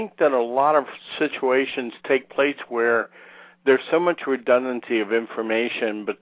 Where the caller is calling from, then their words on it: Palm Beach, Florida, United States; I'm calling from Palm Beach, Florida.